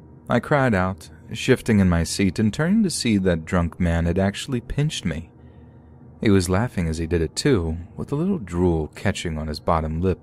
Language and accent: English; Hokkaido, Japan; English is a second language; now in United States; growing up in Hokkaido and Japan, I was vaguely aware that St. Patrick's Day existed.